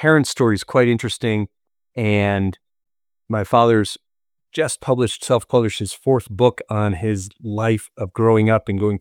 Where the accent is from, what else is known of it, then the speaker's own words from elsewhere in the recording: Boston, Massachusetts, United States; also born or lived in Los Angeles / upstate New York; I was born in Boston and was raised in Boston and then Los Angeles and then upstate New York and then embarked on my journey in academia